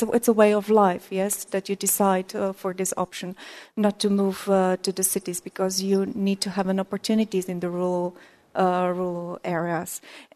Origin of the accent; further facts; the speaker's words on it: Slovakia; Thank you very much. … from Slovakia.